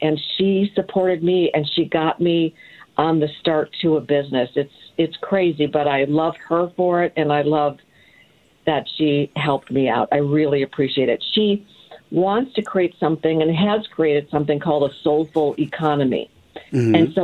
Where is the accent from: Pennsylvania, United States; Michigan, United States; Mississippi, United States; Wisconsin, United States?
Wisconsin, United States; Racine; moved away as an adult; But I've lived here for, 40 years or so. I come from Racine, Wisconsin.